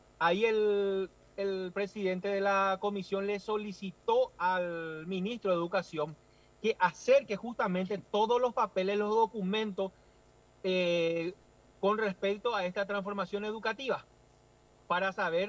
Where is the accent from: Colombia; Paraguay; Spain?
Paraguay; Alto Paraná; Nosotros somos de Alto Paraná. Alto Paraná está muy preocupado y está muy ocupado, ¿verdad?